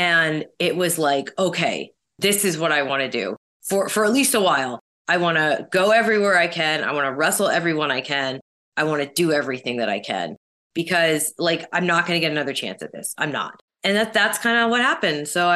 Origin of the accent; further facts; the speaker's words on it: Canada; you know, as a Canadian, like still aspects